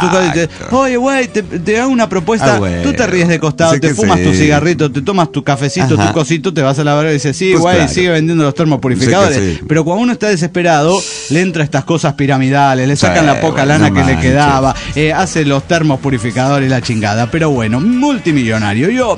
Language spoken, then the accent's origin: Spanish; Mexicali, Baja California, Mexico; Saludos, nave, desde la antesala del infierno Mexicali, que es donde van las almas pecadoras para irse adaptando al infierno. Ahí en ese hoyo caliente, en la frontera Mexicali Baja Califas